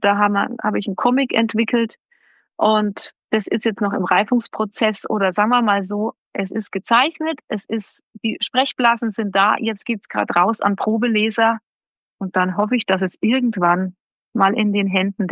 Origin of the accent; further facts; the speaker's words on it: Neumarkt in der Oberpfalz, Bavaria, Germany; Ja, also ich komme aus Neumarkt in der Oberpfalz, also in Bayern.